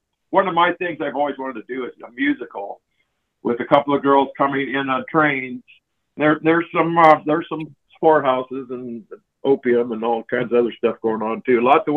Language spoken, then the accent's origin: English; Deadwood, South Dakota, United States; born there; I was born in Deadwood.